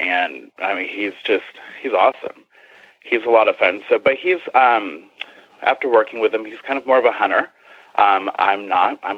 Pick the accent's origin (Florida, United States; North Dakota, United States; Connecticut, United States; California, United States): Connecticut, United States; And I just moved home. I grew up in Connecticut.